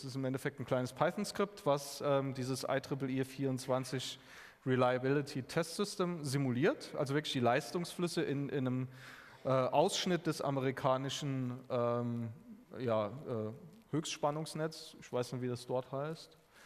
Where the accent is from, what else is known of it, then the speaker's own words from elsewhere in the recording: Austria; ich kann als Österreicher meinen Strom in einem französischen Kernkraftwerk kaufen